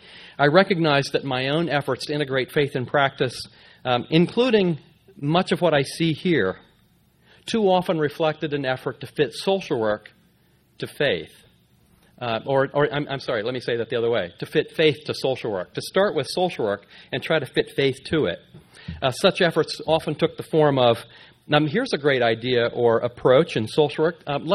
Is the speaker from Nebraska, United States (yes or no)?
yes; Nebraska, United States; transferred to a Missouri Synod Lutheran college in my hometown in Nebraska.